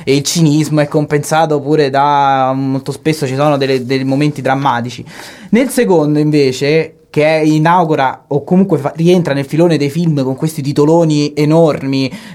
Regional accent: Rome, Lazio, Italy; l'epoca in cui io da romano so dei racconti che mi facevano i miei nonni

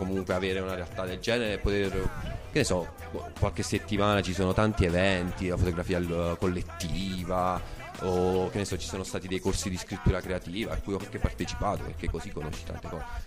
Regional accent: Potenza, Basilicata, Italy; now in Perugia, Italy; No, sono di Potenza.

